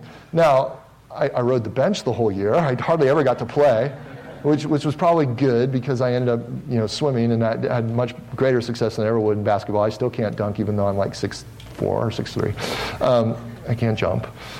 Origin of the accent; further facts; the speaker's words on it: Cincinnati, Ohio, United States; I lived in the Midwest in Ohio. I grew up in Cincinnati, Ohio.